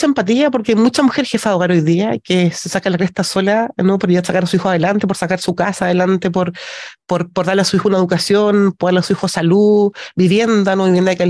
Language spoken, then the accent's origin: Spanish; Ancud, Los Lagos, Chile; now in Osorno, Chile; Soy de Chiloé, soy ancuditana, nací y criada en tierras chilotas, y hoy día ando por acá por Osorno, a este otro lado de la región, al lado norte.